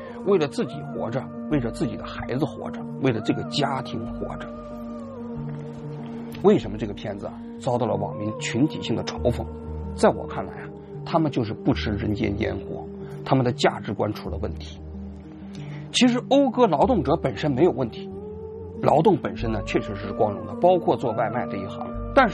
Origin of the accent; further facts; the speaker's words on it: China; 我们这些来自于中国大陆的人对台湾有着朴素的情感